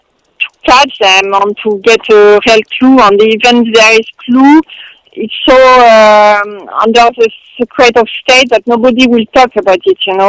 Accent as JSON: {"language": "English", "country": "France", "second_language": "English", "said": "I'm a white person. I'm coming from France. It's not my patrimony."}